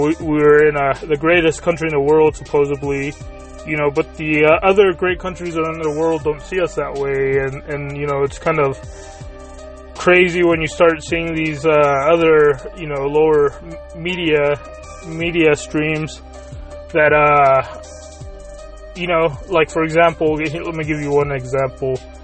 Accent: United States; And I'm saying we as Americans, even if you don't consider me as an American.

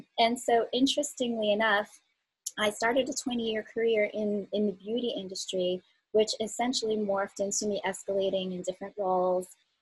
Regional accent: New York, United States; also born or lived in South Korea; And I was adopted from South Korea long, long time ago by a wonderful family that lived in New York. And so there I was at 2 years old, starting a brand new life with a new family.

